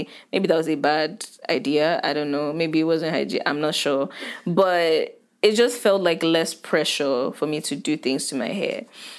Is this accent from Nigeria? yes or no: yes; Nigeria; now in United States; growing up in Nigeria